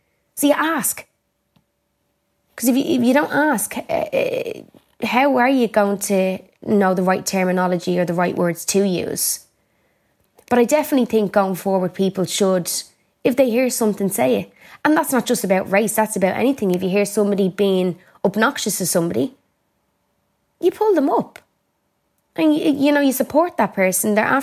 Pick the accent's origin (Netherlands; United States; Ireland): Ireland; So my question to people is, what does an Irish person look like? Do you know what I mean? We don't all look like leprechauns